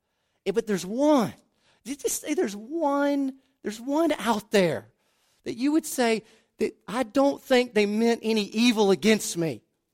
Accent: Deep South, United States; I understood her background, and she understood my background. I was raised in the Deep South. That means something. I was raised in the Deep South.

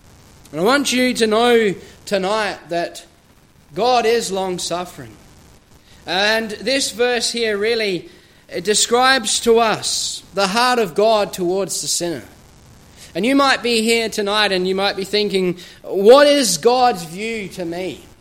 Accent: Australia; now in Northern Ireland, United Kingdom; I am from Australia and grew up there, and it's been something for me that I've come here to Northern Ireland

